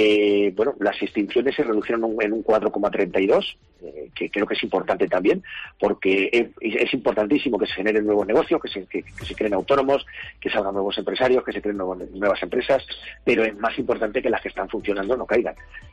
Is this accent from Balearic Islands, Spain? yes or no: no; Valdepeñas, Castilla-La Mancha, Spain; hay muchísimos sitios en mi pueblo, en Valdepeñas, en Ciudad Real, en toda la provincia, en todos los pueblos